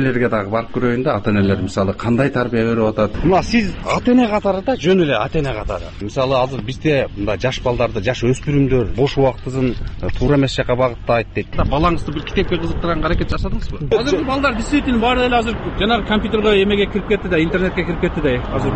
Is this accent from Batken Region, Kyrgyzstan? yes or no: yes; Sulukta, Batken Region, Kyrgyzstan; Өзүм негизи Баткен областынан Сүлкүдөн болом мен.